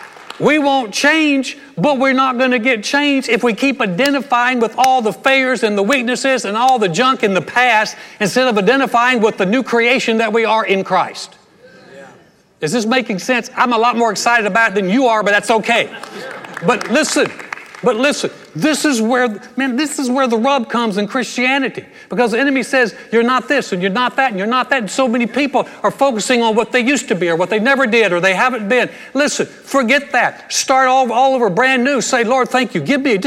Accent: Texas, United States; But I don't identify as much with being a Texan.

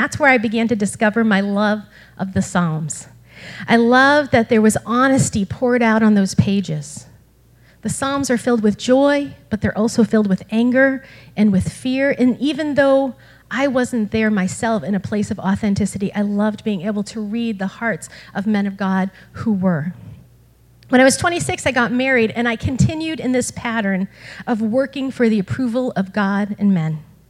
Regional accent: Lowell, Massachusetts, United States; And I grew up in Lowell, so I'm so thankful to be part of a community that cares so much about the greater Lowell community

